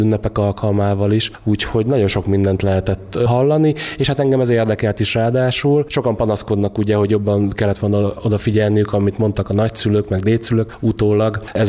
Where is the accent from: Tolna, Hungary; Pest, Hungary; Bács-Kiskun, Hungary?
Bács-Kiskun, Hungary; Kiskunhalas; born there; Én itt születtem Kiskunhalason 1979. január 22-én, könnyű megjegyezni, ugye ez most a Magyar Kultúra napja, ráadásul úgy, hogy a családom is jó részt itt született.